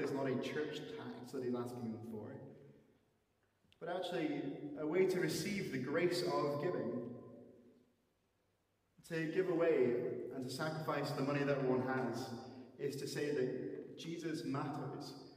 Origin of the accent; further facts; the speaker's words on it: Scotland, United Kingdom; Now, we live in a very evasive, maybe shy culture about money, and not just because we're British or Scottish in general